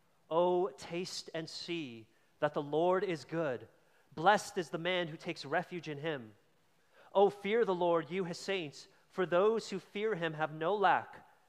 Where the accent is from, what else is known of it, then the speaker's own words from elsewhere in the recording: Toronto, Ontario, Canada; now in St. Thomas, Canada; I'm from Toronto originally, born and raised, and so being in London actually feels maybe a little more familiar to me than moving to a small town.